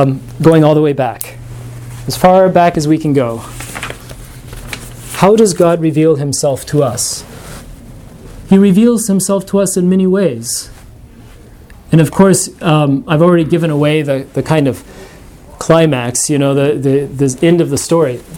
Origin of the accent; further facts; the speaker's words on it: New Mexico, United States; I have a weakness for sunsets because I'm from New Mexico and they have really good sunsets there.